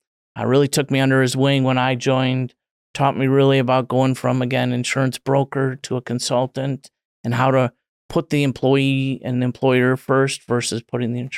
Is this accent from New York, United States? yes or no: no; Wisconsin, United States; I'm from Wisconsin, near the Milwaukee area, born and raised there, lived there my whole life.